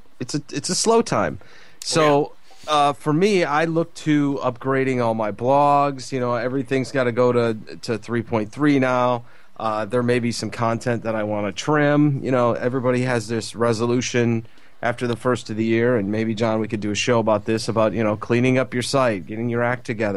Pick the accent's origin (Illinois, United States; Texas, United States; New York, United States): Illinois, United States; Chicago; now in Southern California, United States; Plus, now I grew up in the Midwest in Chicago, in the U.S., and now I live in Southern California, and there's no snow to be found anywhere.